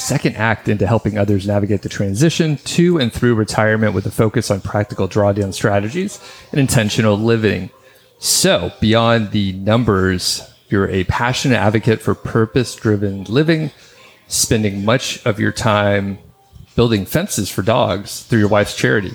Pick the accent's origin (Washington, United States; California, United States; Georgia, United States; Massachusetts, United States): Georgia, United States; Atlanta; So I am from the Atlanta area, so I did go up to your